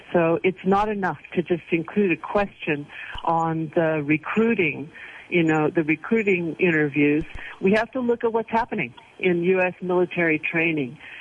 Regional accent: Oregon, United States; in my home state of Oregon at the Malheur National Wildlife Refuge.

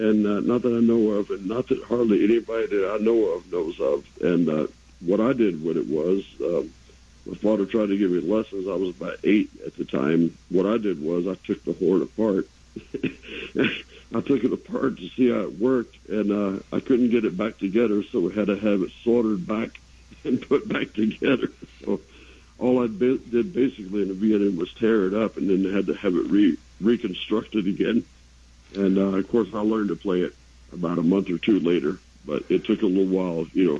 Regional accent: Mount Airy, North Carolina, United States; I grew up in Mount Airy, North Carolina, and that was the home of Andy Griffith.

